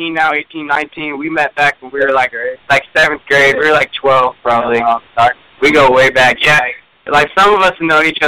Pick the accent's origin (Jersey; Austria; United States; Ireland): United States; New Castle, Indiana; We're from a small town in Indiana, Newcastle. Probably never heard of it.